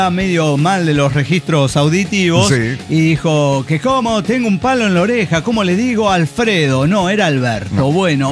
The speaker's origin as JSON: {"language": "Spanish", "town": "Encarnación", "region": "Itapúa", "country": "Paraguay", "said": "el chapista de vehículos de Monte Grande, Buenos Aires, Argentina. Y en realidad nacido en Encarnación del Paraguay."}